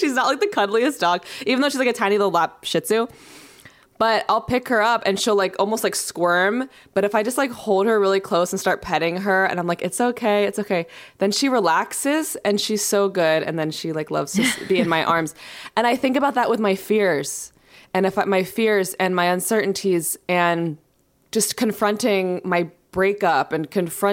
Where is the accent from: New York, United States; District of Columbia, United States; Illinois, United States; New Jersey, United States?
New York, United States; being someone who's mixed race and also born and raised in New York.